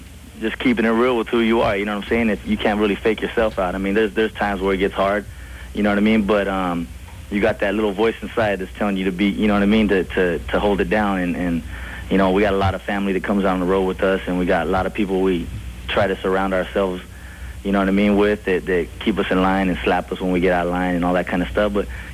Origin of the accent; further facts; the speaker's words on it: San Diego, California, United States; We are from South San Diego, which would be like San Ysidro, Chula Vista area.